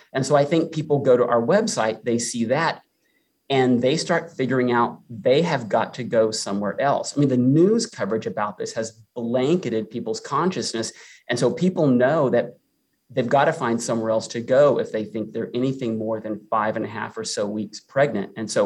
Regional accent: San Antonio, Texas, United States; Okay, so look, I grew up in San Antonio. I've lived my entire life here. I grew up with over 50 first cousins throughout South Texas.

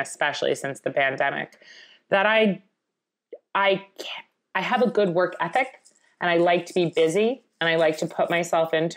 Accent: Long Island, New York, United States; growing up in Long Island and, you know, my dad's family was half Italian. And just being in Long Island in general, you have a lot of Italian-American food.

